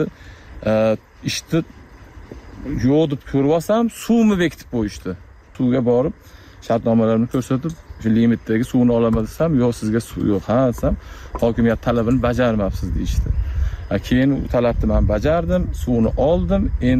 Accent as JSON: {"language": "Uzbek", "town": "Chust", "region": "Namangan Region", "country": "Uzbekistan", "tie": "born there", "moved": "yes", "said": "Men Namangan viloyat Shust tumanida tug'ilganman o'zim. 2019 yildan Qashqadaryo viloyatiga kelib, tadbirkorlik bilan shug'ullanaman, dehqonchilik tadbirkorligi bilan."}